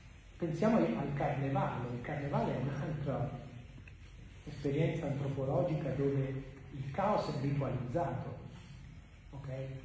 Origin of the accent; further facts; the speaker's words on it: Viareggio, Tuscany, Italy; Io sono di Viareggio originariamente.